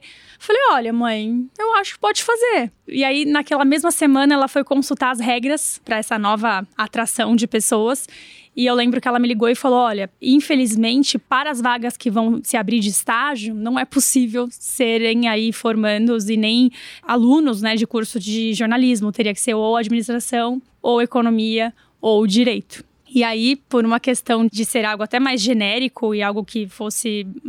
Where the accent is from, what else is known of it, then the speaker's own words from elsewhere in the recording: São Paulo, Brazil; Nasci, cresci aqui em São Paulo, na capital mesmo, na região ali da Zona Oeste, na Vila Anastácio, e tive uma infância muito feliz, né? Meus pais, ambos paulistanos